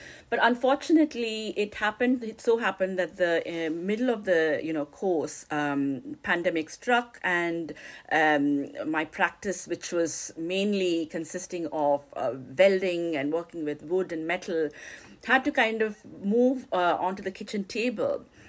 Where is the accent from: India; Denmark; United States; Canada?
India; also born or lived in Germany; now in United Kingdom; So I'm from India, as my listeners know